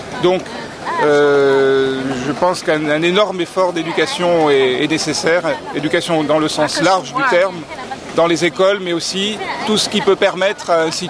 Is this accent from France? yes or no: yes; France; je viens de France.